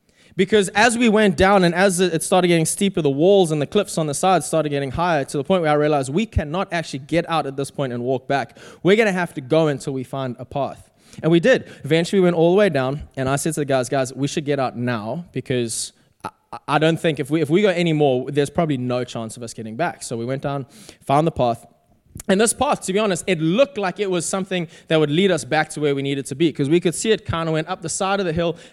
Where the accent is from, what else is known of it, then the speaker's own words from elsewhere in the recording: South Africa; a quick story from my life growing up in South Africa.